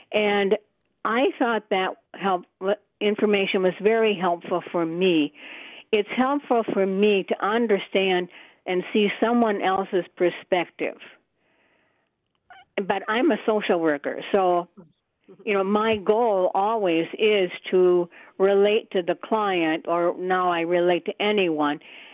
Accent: Oregon, Wisconsin, United States; Yes, hi. I'm from Oregon, Wisconsin, south of Madison. I'm 82 years of age at this point.

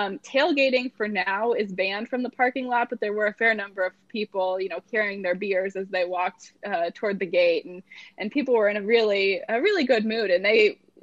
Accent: Tampa, Florida, United States; I am from the Tampa Bay area

